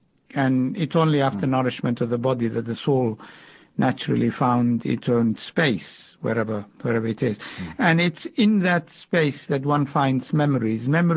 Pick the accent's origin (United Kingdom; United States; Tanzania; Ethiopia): Ethiopia; Somali Region; when I was growing up, and I grew up in the Ogaden, the Somali-speaking part, now, and the Ethiopia